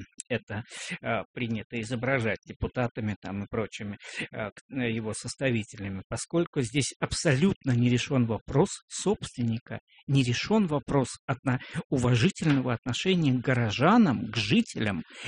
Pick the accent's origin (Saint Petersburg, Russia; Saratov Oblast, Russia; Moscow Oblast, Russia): Saint Petersburg, Russia; я, во-первых, сам питерец Васильевского острова